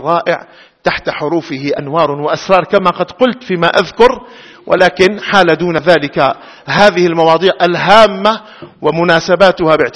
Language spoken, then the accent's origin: Arabic; Syria; مجتمع بلدنا سوريا، مجتمعا مترابطا متكاملا متآلفا